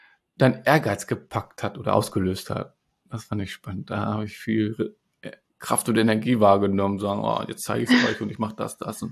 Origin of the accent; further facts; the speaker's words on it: Germany; born there; Und ich bin ja dann hier in Deutschland geboren